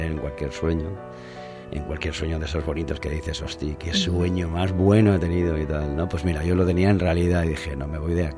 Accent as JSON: {"language": "Spanish", "town": "Valencia", "region": "Valencian Community", "country": "Spain", "said": "de jovencito pues ya salíamos con las bicicletas desde Valencia a buscar el pequeño paraíso, como muchos valencianos y muchas valencianas"}